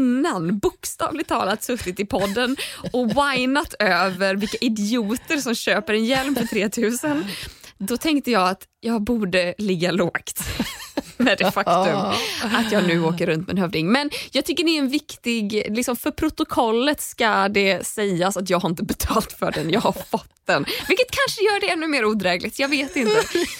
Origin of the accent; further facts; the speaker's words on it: Gothenburg, Västra Götaland County, Sweden; accent: Gothenburg; För att jag är ju från Göteborg.